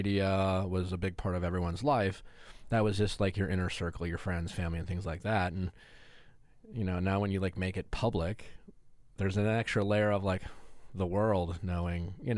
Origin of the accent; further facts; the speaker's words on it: Milwaukee, Wisconsin, United States; I'm from Milwaukee.